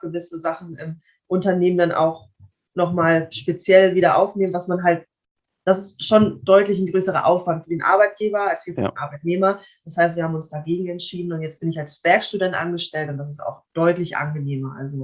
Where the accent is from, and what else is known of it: Kiel, Schleswig-Holstein, Germany; born or raised there